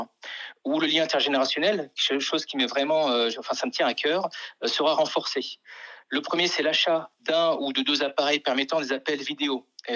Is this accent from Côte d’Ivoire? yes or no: no; Algeria; donc un nom qui vient d'Algérie, hein, je suis originaire d'Algérie, j'ai 46 ans